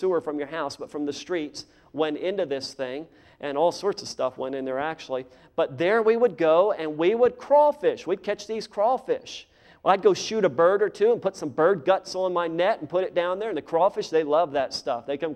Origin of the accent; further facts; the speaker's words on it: Louisiana, United States; also born or lived in Pennsylvania; I grew up in Louisiana. I was actually born in Pennsylvania, spent half my childhood there, went down, learned how to talk Cajun down there in Louisiana.